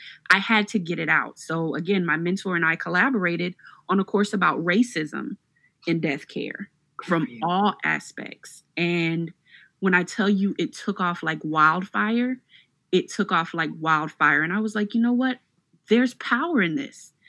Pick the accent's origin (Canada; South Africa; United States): United States; Beaufort, South Carolina; where I grew up in Beaufort, South Carolina, in the Gullah and Geechee culture, death is not hidden from children.